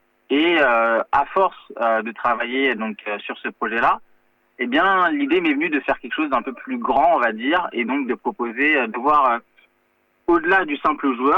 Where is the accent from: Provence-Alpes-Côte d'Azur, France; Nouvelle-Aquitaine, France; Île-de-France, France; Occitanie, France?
Île-de-France, France; Paris; donc j'ai 35 ans, je suis né à Paris, donc je viens de la région parisienne